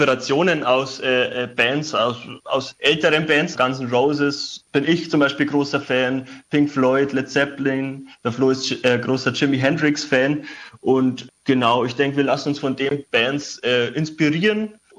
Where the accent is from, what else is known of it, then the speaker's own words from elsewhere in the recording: Schrobenhausen, Bavaria, Germany; Nein, ich bin sogar in Schrobenhausen aufgewachsen. Das ist in der Nähe von München.